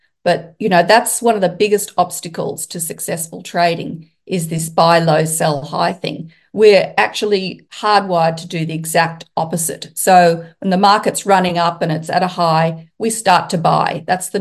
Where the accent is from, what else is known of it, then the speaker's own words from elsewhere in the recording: Toowoomba, Queensland, Australia; I grew up in Toowoomba, Queensland, Australia. Toowoomba is Queensland's largest inland city. It's about roughly a two-hour drive from the golden beaches of the state. It holds country charm and is known as the Garden City, with many, many parks and gardens.